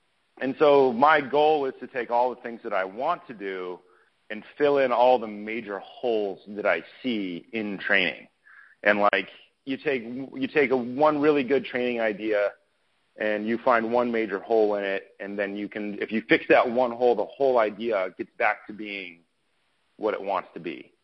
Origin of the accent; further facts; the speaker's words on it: Ohio, United States; Well, I grew up in Ohio, and I grew up on a horse farm. My mother was a horse riding coach